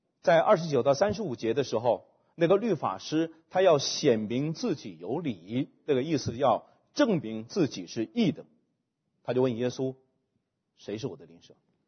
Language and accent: Chinese; China; 比如说我们中国人，我们很大的困难在我们儒家背景的里面